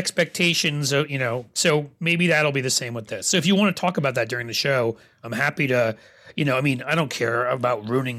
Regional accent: New York City, New York, United States; I grew up, you know, I was a New York City boy growing up.

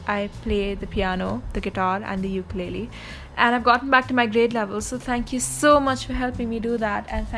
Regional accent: India; from India, and since I'm a student, you can already guess that my normal is attending online classes in pajamas.

